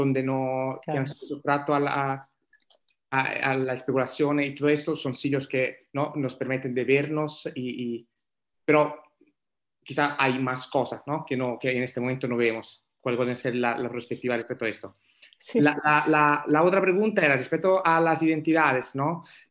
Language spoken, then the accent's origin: Spanish; Italy; Spanish is a second language; yo vengo también de la experiencia, soy italiano y he participado a movimientos largos